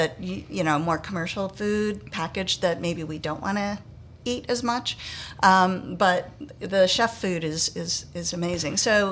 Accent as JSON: {"language": "English", "town": "Southfield", "region": "Michigan", "country": "United States", "tie": "born or raised there", "also_born_or_lived": "Ann Arbor", "said": "I grew up outside of Detroit in Southfield, Michigan. Went to Michigan State University and University of Michigan, so rivals."}